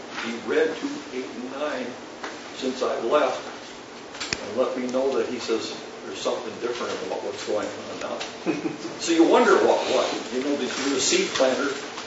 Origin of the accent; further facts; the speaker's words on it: Edgewood, New Mexico, United States; I'm from Edgewood, New Mexico. Just outside of that.